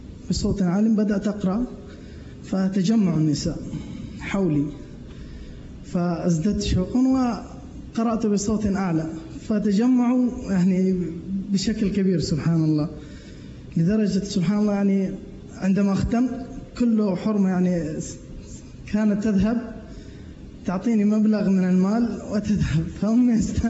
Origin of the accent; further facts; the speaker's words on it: Mecca, Makkah Province, Saudi Arabia; أنا ولله الحمد يعني من مكة المكرمة، من مواليد مكة المكرمة. عندما كنت صغيرا الوالدة تصطحبني إلى